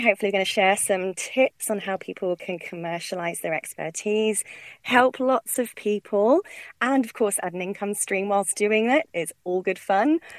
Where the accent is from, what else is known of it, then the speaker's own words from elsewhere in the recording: United Kingdom; moved away as an adult; now in Australia; I am obviously from my accent originally from the UK, but I moved over to Australia in early 2012